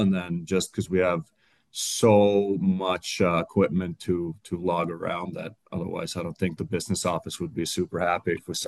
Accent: Finland; growing up in Finland and getting to race World Cups

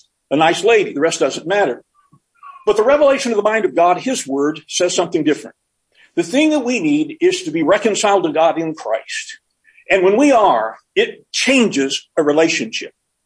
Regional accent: United States; I'm an American. I'm not going to.

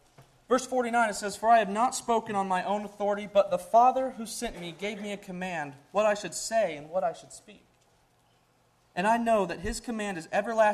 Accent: Brea, California, United States; I'm from Brea, California. Not very many people know where that is.

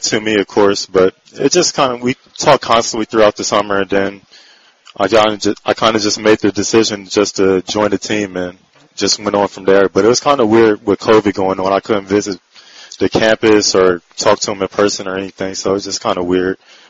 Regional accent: Evansville, Indiana, United States; also born or lived in Texas; I'm from Evansville, Indiana. I went to Harrison High School 4 years.

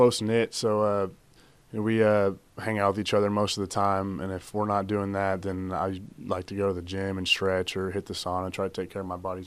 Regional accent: California, United States; now in Alabama, United States; I would like to think it was pretty normal growing up out there. People out here in Alabama think that's kind of cool.

